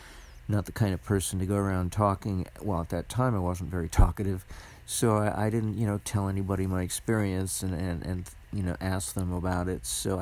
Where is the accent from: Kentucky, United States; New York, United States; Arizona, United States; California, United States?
California, United States; Los Angeles; I grew up in Los Angeles with the Pacific Ocean on my west, and I pretty much lived my entire life in that relationship.